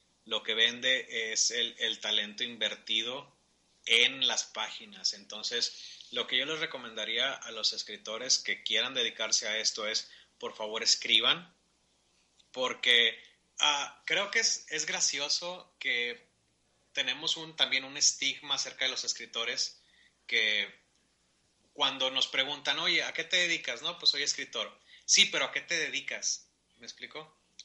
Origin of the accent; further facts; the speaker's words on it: Mexico; soy mexicano, quiero que los lectores sepan que nosotros estamos aquí en México